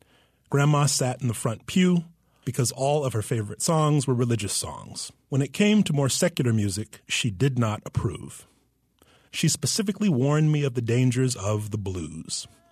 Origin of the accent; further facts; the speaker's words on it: Arkansas, United States; I grew up in the South, in Jefferson County, Arkansas. My grandparents raised me.